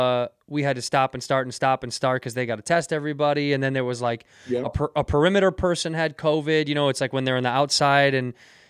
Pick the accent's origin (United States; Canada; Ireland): United States; Chicago, Illinois